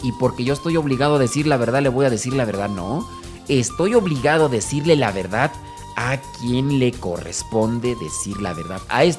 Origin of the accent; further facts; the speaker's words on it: Zacazonapan, State of Mexico, Mexico; en el Estado de México nací. Yo soy de Sacazonapa.